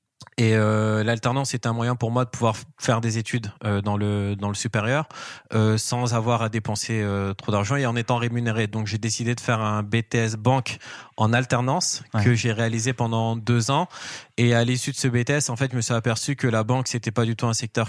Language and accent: French; Villepinte, Île-de-France, France; Je suis originaire de Seine-Saint-Denis, donc à Villepinte, où j'ai fait toute mon enfance